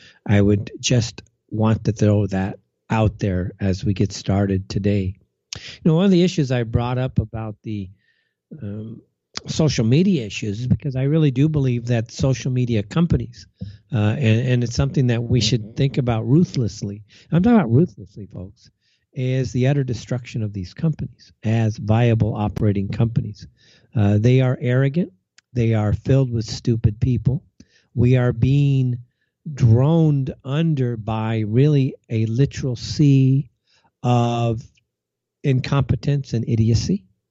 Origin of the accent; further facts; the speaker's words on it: Los Angeles, California, United States; because I am from Los Angeles, I have so many friends still in the southwest part of the nation.